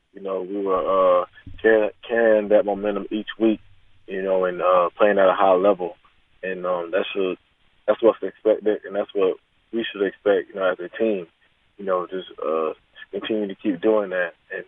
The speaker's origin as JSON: {"language": "English", "region": "the South", "country": "United States", "said": "You know, I'm from the South, so I really like it."}